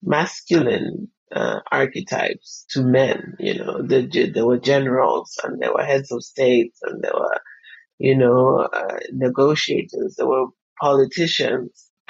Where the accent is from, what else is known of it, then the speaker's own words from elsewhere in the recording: North-Western Province, Zambia; first language Luvale; English is a second language; So my mother tongue is Lubale, and we're from the northwest of Zambia. It borders Angola. So my mom is actually Angolan.